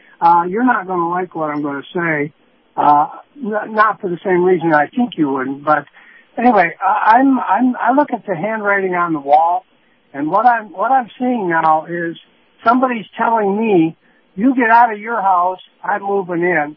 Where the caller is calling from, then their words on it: Sarasota, Florida, United States; calling from Sarasota.